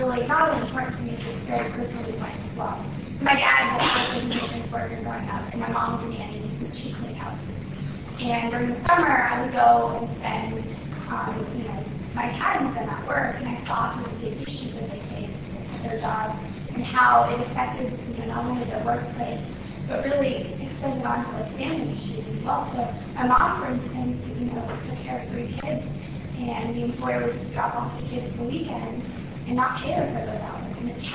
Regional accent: Texas, United States; also born or lived in Colombia; I was born in Colombia, I was raised in Texas.

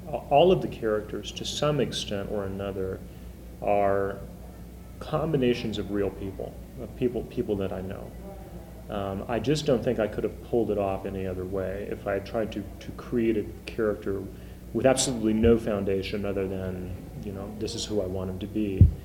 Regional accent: San Antonio, Texas, United States; But for me, growing up in the Anglo suburbs, it was completely possible to not be aware of the city's roots and the city's cultures.

